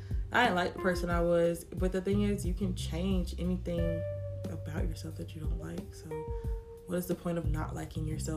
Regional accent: United States; living in the place I live in, the country I live in, it is so, obviously I'm American.

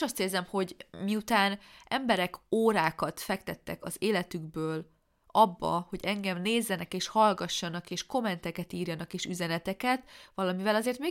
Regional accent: Transylvania, Romania; hogy én azt érzem, hogy azzal, hogy én erdélyi vagyok, mindig kevesebb lehetőségem lesz, mint a budapestieknek.

